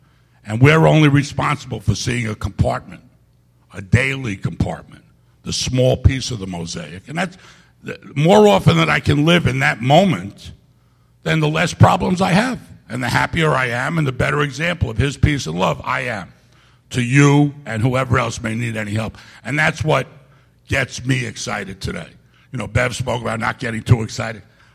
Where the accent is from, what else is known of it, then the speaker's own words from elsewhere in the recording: New York City, New York, United States; I'm from Queens in New York City. I grew up right near Shea Stadium.